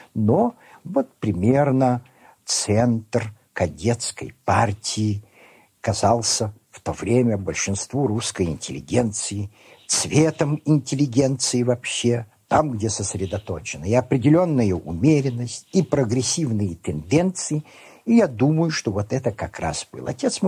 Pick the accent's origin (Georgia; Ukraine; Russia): Russia; Staritsa, Tver Oblast; Я родился в 1902 году в городе Старице, на северо-запад от Москвы. Мой отец, он не позволил бы себя называть сегодня украинцем. Он сказал бы, что он малорос. Мать моя великоросска. И в Старице была моя родня.